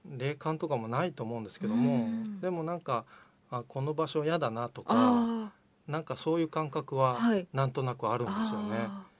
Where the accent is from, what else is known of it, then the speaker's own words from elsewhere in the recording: Wakayama, Japan; 僕はこの和歌山出身で、はい、両親が熊野本宮っていう、はい、あの聖地なんで